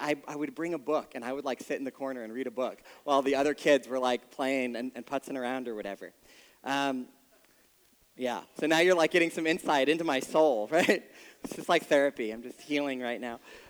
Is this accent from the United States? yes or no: yes; New York City, New York, United States; I grew up in Queens, New York, and my parents were very conservative Christians.